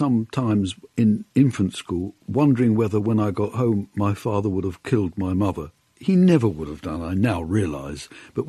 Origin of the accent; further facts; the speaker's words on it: England, United Kingdom; born there; I was born just outside London.